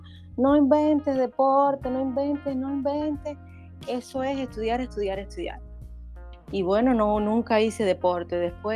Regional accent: Manicaragua, Villa Clara, Cuba; No, nacida y criada en Manicaragua.

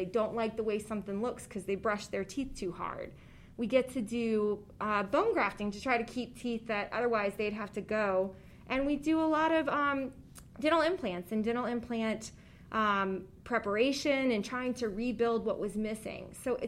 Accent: Slidell, Louisiana, United States; I'm actually from Slidell, which is in Louisiana, and my entire family is LSU fans, and so they give me such a hard time anyway.

